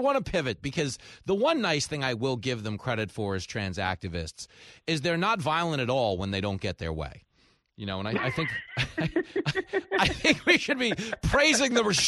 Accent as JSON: {"language": "English", "town": "Levittown", "region": "New York", "country": "United States", "tie": "born or raised there", "said": "We were already drinking your beer young. I grew up in Nassau County."}